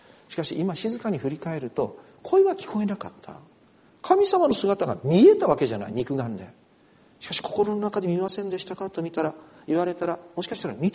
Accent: Yamagata, Japan; 私山形出身だし、そしてスリップするような行き道だったし

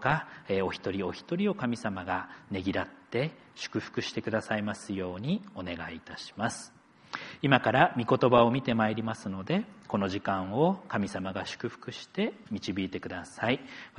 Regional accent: Akita, Japan; その強調されるほど田舎地方は私の出身でもある地方でですね

